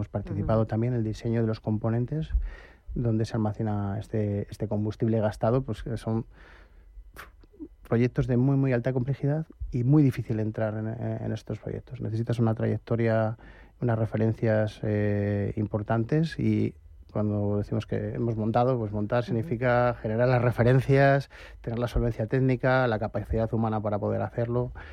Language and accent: Spanish; Cantabria, Spain; Soy cántabro 100%